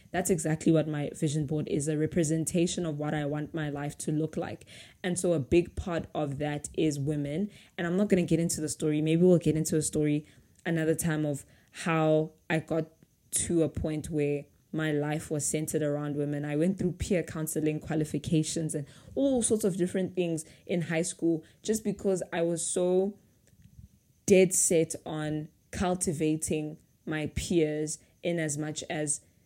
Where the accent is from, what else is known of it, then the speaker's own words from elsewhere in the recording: Gauteng, South Africa; I grew up in Gauteng and I grew up in a word school.